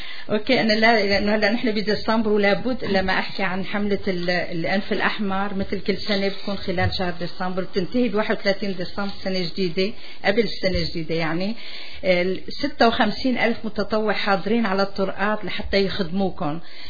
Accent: Syria; أنا بكون سورية

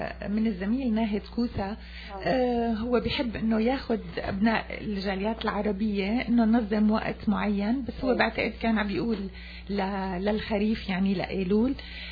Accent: Syria; now in Montreal, Canada; لحتى يكون إلنا اسم بمونتريال، ليش ما يكون إلنا اسم؟ نحن سوريين، نحن عنا حضارة، نحن عنا بلد منعتز فيها

